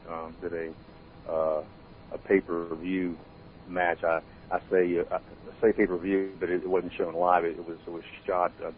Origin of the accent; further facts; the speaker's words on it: Greensboro, North Carolina, United States; also born or lived in Myrtle Beach; When I left Myrtle Beach, I moved back to my hometown of Greensboro, which is about 90 miles from Charlotte